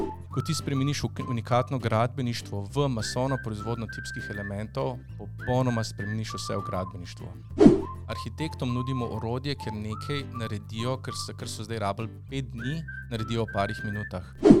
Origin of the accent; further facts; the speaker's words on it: Vrhnika, Central Slovenia, Slovenia; Jaz sem izhajam iz Vrhnike. Moj oče pa živi v Škofji Loki